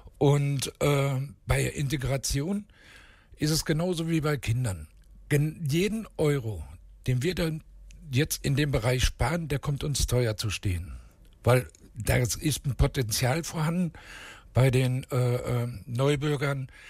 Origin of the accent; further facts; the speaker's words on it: Hagen, North Rhine-Westphalia, Germany; Also ich bin in Hagen aufgewachsen, bin hier sozialisiert worden und Hagen ist einfach meine Stadt. Hier fühle ich mich wohl, hier kenne ich alles, hier kennen mich viele. Mich hat es nie woanders hingezogen.